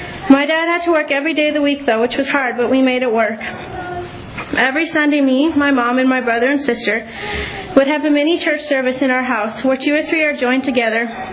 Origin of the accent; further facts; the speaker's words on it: Canada; also born or lived in Belize; I was born in Belize and moved away from there when I was about 4. My parents moved to Canada because my brother was a special needs child and they couldn't afford medical care in Belize.